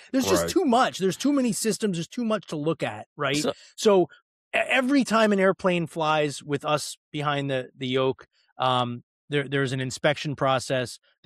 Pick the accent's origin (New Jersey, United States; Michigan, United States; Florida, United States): New Jersey, United States; Cherry Hill; also born or lived in Philadelphia; I currently live in Cherry Hill, New Jersey, about 15 minutes from downtown Philadelphia. I grew up actually in Cherry Hill, New Jersey, on the west side of Cherry Hill, from fourth grade on. Prior to that, I lived in Northeast Philly, Northeast Philadelphia.